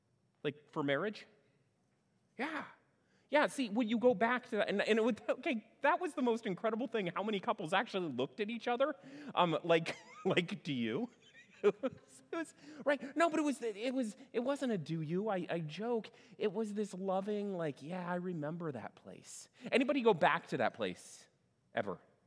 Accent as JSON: {"language": "English", "town": "Fort Wayne", "region": "Indiana", "country": "United States", "tie": "born or raised there", "said": "When I was growing up, I grew up here in Fort Wayne, and Pontiac Street wasn't a good street to go to."}